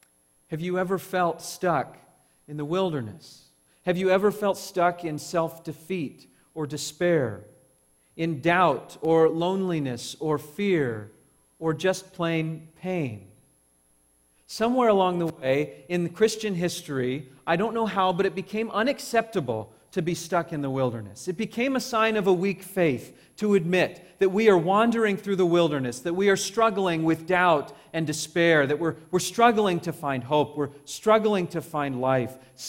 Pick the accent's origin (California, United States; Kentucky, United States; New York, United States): California, United States; I grew up in Southern California, and if you want to get from Southern California to Las Vegas, you have to drive through the Mojave Desert.